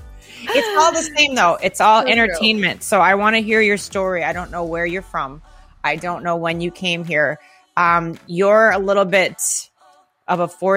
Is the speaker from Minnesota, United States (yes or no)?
yes; St. Paul, Minnesota, United States; born there; I was born in St. Paul. I was born in St. Paul, Minnesota.